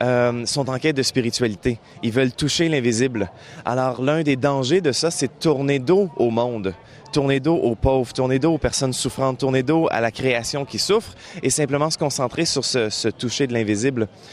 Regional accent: Quebec, Canada; en tant que Canadien-Français, en tant que Québécois

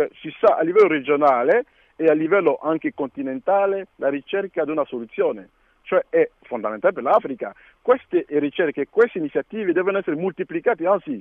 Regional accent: Côte d’Ivoire; Italian is a second language; sono della Costa d'Avorio

